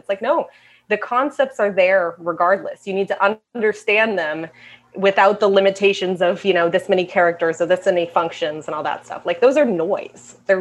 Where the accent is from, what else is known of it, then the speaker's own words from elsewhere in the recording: Massachusetts, United States; I'm normally from Massachusetts, but I'm hiding at my mother-in-law's down in Florida, which we are loving.